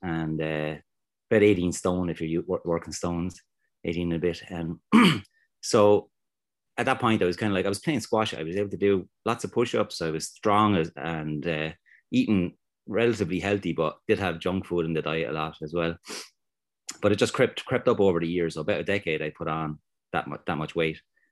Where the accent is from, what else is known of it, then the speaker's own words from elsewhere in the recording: Waterford, Munster, Ireland; Yeah, so I'm from Waterford in Ireland. It's like southeast of Ireland. It's very seasonal.